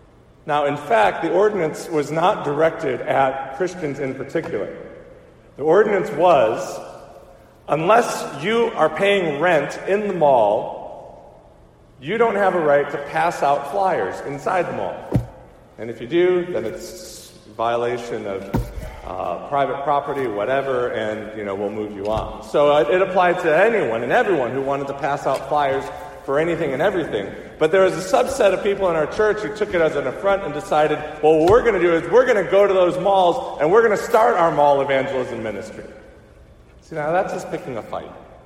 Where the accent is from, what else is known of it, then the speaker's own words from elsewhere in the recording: Detroit, Michigan, United States; I grew up in the Detroit area, and an ordinance was passed.